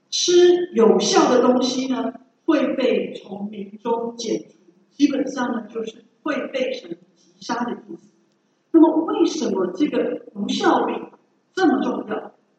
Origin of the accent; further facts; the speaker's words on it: China; 我们中国人庆祝中国新年